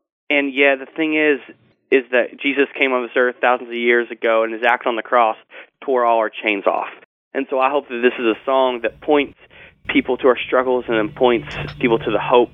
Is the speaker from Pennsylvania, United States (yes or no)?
yes; Punxsutawney, Pennsylvania, United States; moved away as an adult; also born or lived in Kentucky / Anderson, Indiana; So, I was born in Kentucky and grew up, of course, in Punxsutawney, PA, and then moved out to college in Anderson, Indiana.